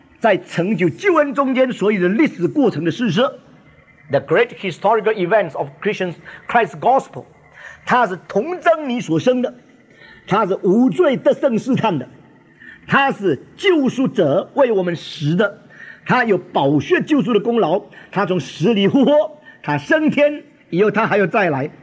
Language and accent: Chinese; China; 我们中国人谈到这个灵性好，这个人对我很有帮助，很有造就